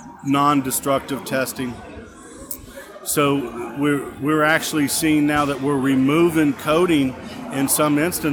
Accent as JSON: {"language": "English", "town": "Cincinnati", "region": "Ohio", "country": "United States", "said": "Well, I'm from the Cincinnati, Ohio area"}